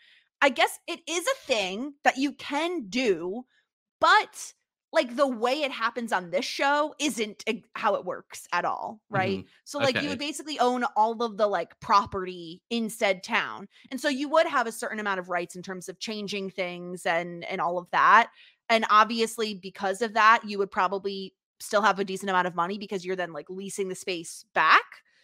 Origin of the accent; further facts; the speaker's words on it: United States; let me just tell you, as an American, I could tell you